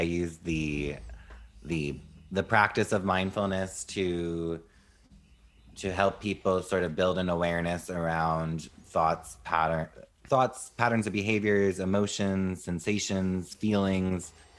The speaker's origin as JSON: {"language": "English", "region": "New Jersey", "country": "United States", "tie": "born or raised there", "said": "Jersey, dirty Jersey."}